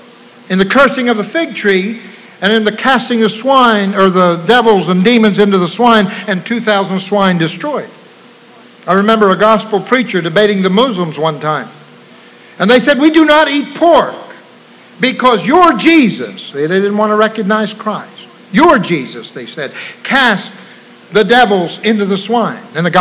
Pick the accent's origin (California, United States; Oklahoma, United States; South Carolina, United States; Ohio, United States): Ohio, United States; East Liverpool; born there; I was born in East Liverpool City Hospital